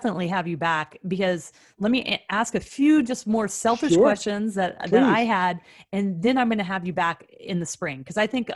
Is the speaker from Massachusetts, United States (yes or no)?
no; Anchorage, Alaska, United States; But, you know, my brother and I were Alaskans to the core.